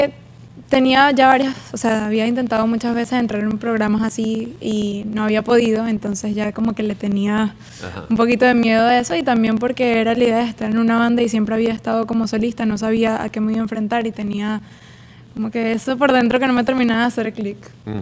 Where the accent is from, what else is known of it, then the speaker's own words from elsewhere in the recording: Venezuela; moved away; Comencé las clases de canto como a los 10, 11 años, luego pasó todo que me vine para acá de Venezuela